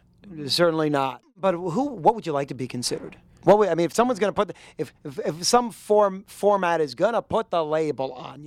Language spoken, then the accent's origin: English; East Coast, United States; And I grew up on the East Coast, so.